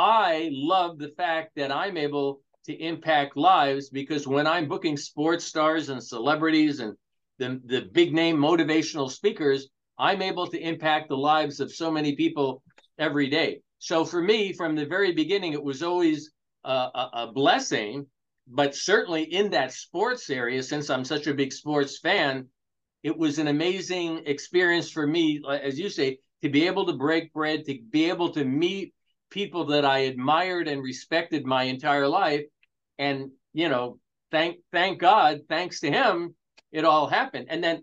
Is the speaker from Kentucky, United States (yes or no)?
yes; Louisville, Kentucky, United States; born there; I was born in Louisville, just like you.